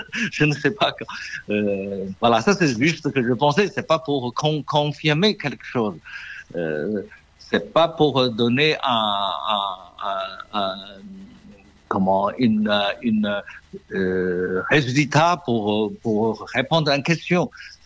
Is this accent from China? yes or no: yes; China; French is a second language; Je suis un Chinois, souvent les gens m'ont posé la question